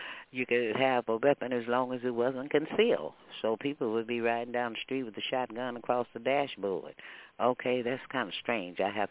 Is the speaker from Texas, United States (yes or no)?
yes; Texas, United States; because, you know, I'm a Texan. And I was raised